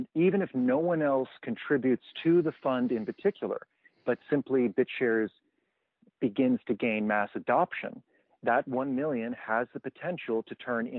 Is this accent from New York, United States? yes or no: yes; Manhattan, New York, United States; born there; I'm a New Yorker, right? Uh-huh. You boil it down, I'm born in Manhattan.